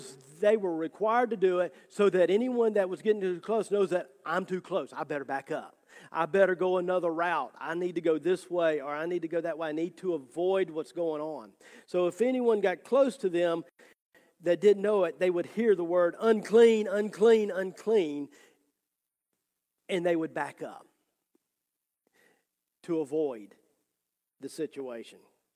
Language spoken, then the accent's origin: English; Louisiana, United States; now in Memphis, United States; I moved from South Louisiana to the big city of Memphis, Tennessee.